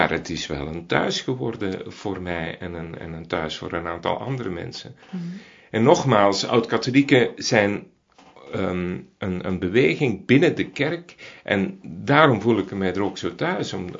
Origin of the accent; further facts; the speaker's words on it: Flanders, Belgium; Ik kom uit Vlaanderen.